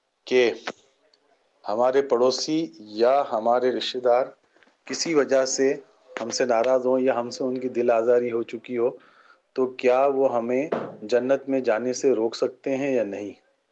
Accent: Hyderabad, Sindh, Pakistan; میرا تعلق حیدرآباد سے ہے۔

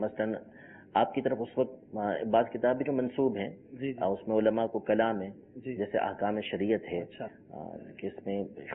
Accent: Hyderabad, Sindh, Pakistan; now in Karachi, Pakistan; یعنی چھوٹی عمر جو تھی وہ تو ظاہر حیدرآباد میں گزری. وہیں رہائش بھی پیدائش بھی سب حیدرآباد کی ہی ہے. تقریباً 20 سال کا عرصہ وہیں گزرا ہے میرا.

